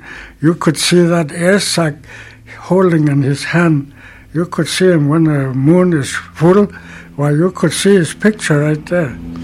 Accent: Arctic Village, Alaska, United States; I'm from Arctic Village tribe of... I was born there, 1881.

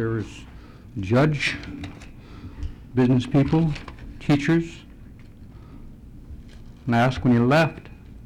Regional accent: Alaska, United States; again from Kewaukini in Sea, Alaska

